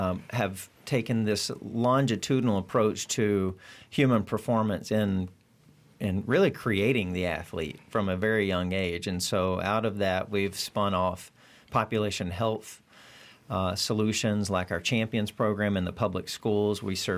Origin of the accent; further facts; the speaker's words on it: Blountstown, Florida, United States; I'm originally from Bluntstown, so I have to stay put somewhat.